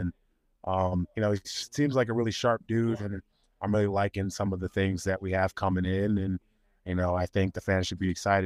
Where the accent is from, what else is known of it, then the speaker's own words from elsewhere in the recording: Maryland, United States; now in California, United States; You know, I always love Maryland because that's my home state